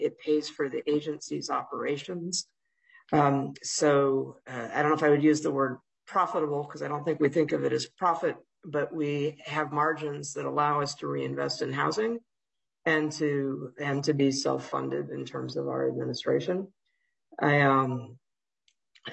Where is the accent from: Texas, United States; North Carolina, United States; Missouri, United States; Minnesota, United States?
Minnesota, United States; Fridley; There's one just a mile away from where I grew up in Fridley, where you've got old manufactured home communities.